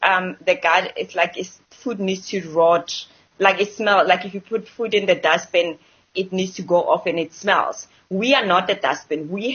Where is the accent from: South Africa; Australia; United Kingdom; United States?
South Africa; Rustenburg, North West; Sorghum actually in South Africa is much more better, because it's like I grew up in Rustenburg.